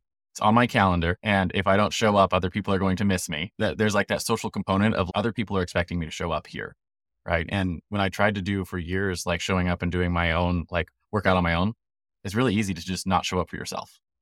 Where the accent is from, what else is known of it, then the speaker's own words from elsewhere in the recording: California, United States; Right near my hometown there.